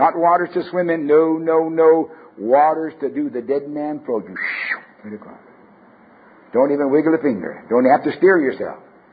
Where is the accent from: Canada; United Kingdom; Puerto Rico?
Canada; born there; Don't tell me I'm a Canadian by birth.